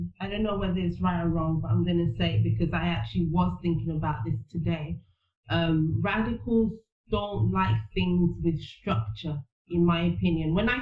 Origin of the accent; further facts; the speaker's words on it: Nigeria; I was born in Nigeria, obviously, and one of the biggest differences I see is this appreciation for authority in Nigeria.